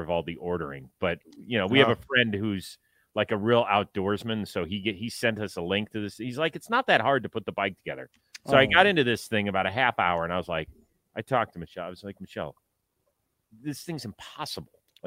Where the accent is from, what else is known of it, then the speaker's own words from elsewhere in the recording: Cleveland, Ohio, United States; I grew up in the Midwest, right? I'm a Cleveland, Ohio guy